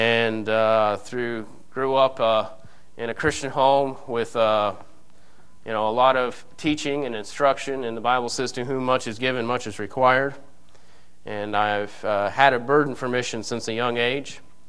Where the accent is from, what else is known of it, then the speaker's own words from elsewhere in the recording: Canada; born there; I was saved as a young boy in Canada. I was born in Canada.